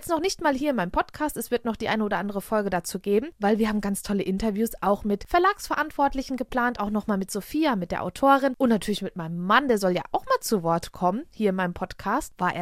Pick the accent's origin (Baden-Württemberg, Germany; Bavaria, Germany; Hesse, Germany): Hesse, Germany; Wächtersbach; Gerade hier in meiner Heimatstadt Wächtersbach gibt es eine Premierenlesung sozusagen